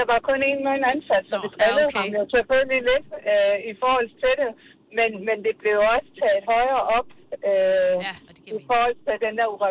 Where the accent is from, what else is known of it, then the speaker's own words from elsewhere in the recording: Ullerslev, Region of Southern Denmark, Denmark; Jeg er fra Ullerslev.